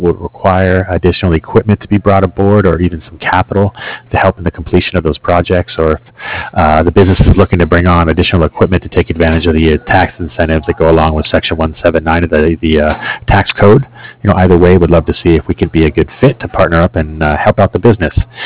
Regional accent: Cardiff, Wales, United Kingdom; I'm from Cardiff

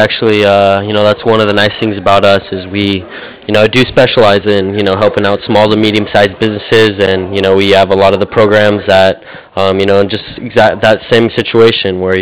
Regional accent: Boise, Idaho, United States; I'm from Boise, Idaho, and I know BSU's up there this weekend.

